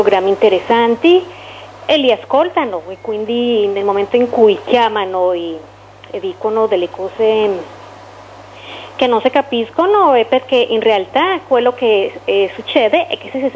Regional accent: Colombia; Italian is a second language; now in Italy; No, io sono straniera, io sono dalla Colombia

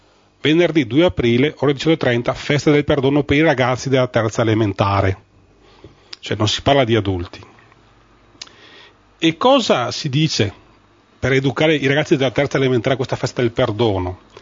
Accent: Marostica, Veneto, Italy; tutti e tre siamo veneti

